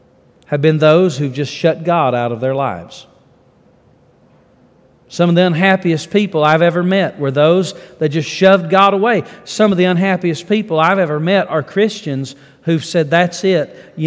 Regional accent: Yadkinville, North Carolina, United States; Now, I will tell you, I was born and raised in Yadkinville, North Carolina.

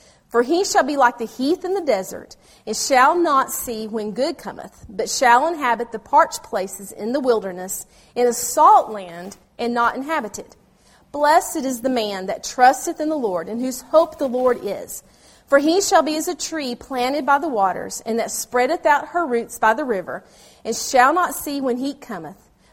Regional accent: Knoxville, Tennessee, United States; I'm actually from East Tennessee, up the road in Knoxville.

